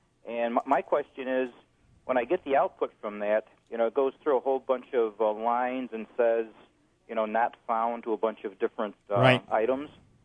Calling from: Penfield, New York, United States; I'm calling from Penfield.

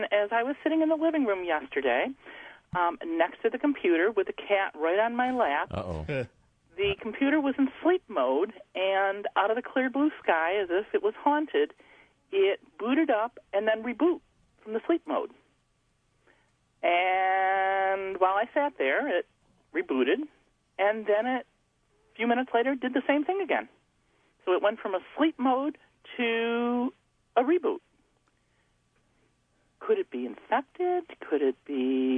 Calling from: Henrietta, New York, United States; I'm calling from Henrietta, New York.

